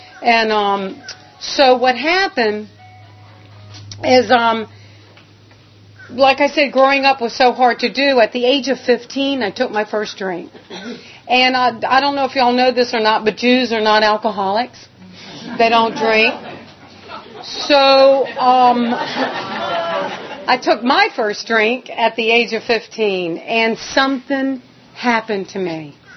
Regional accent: Petersburg, Virginia, United States; born there; I was born in Petersburg, just a little south of Richmond, and to a nice Jewish family.

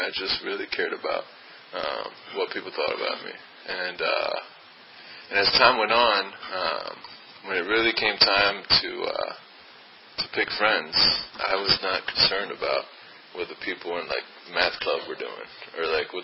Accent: Annandale, Virginia, United States; And for me growing up, I grew up in Virginia, not this far out. I grew up in Annandale.

